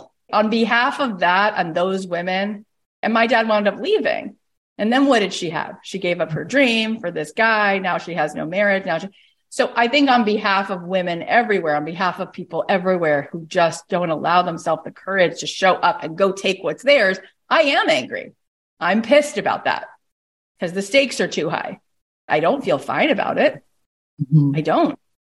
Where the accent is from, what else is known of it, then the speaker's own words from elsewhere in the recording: Canada; I'm also Canadian.